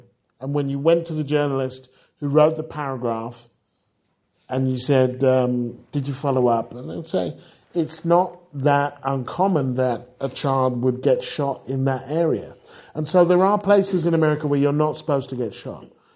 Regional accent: United Kingdom; look, I'm British. I don't get it. Explain it to me.

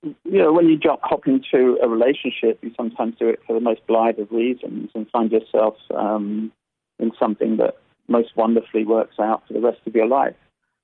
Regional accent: London, United Kingdom; So a city, maybe that's because I come from London, and I'm drawn to that.

